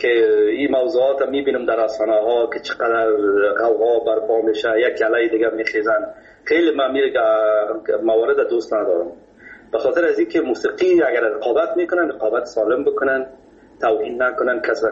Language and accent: Persian; Kabul, Afghanistan; در فامیل که ما بزرگ شدیم، ما از مردم خود کابل هستیم، از شهر کونی کابل.